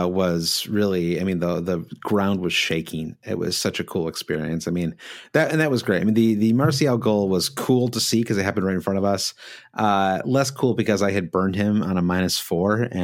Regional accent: Michigan, United States; We grew up in Michigan where you've got Tiger Stadium, great old stadium.

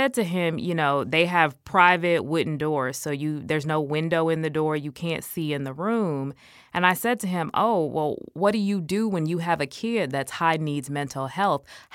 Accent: Illinois, United States; And one of the states that was my principal responsibility was Illinois because it was my home state.

